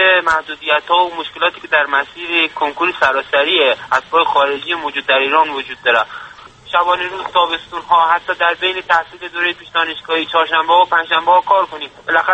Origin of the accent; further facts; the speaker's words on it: Afghanistan; now in Tehran, Iran; من چون افغانی هستم حق تحصیل ایرانی رو ندارم